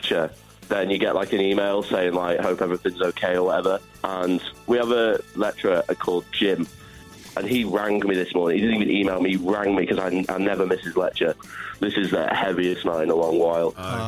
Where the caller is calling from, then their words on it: Ormskirk, North West England, United Kingdom; from Edgehill University in Ormskirk, and I am completely naked.